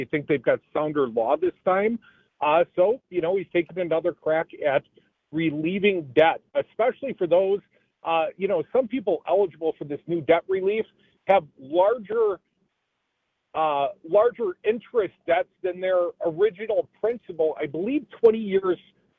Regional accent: Madison, Wisconsin, United States; a brief but strong rally for Joe Biden here in Madison. I thought he made news. He came to my hometown, which makes me exceptionally happy.

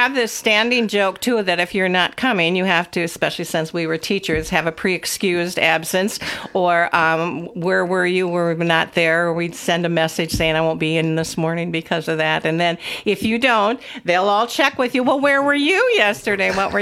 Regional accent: Avoca, Wisconsin, United States; I come from Avoca, which I think is a long enough ways.

